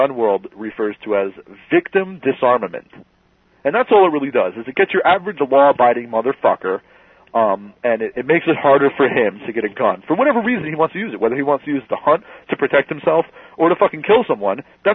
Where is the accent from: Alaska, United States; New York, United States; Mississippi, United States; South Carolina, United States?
New York, United States; New York City; I'm from New York City.